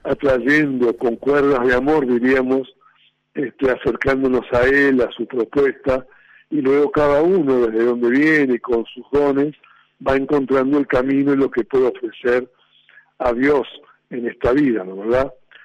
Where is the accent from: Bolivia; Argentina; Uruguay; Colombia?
Uruguay; born there; Pero nací aquí en América Latina, en Uruguay, etcétera.